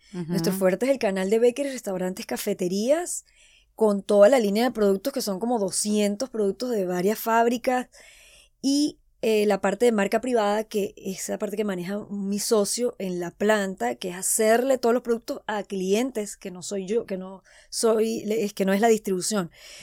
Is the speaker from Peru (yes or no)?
no; Venezuela; como yo soy venezolana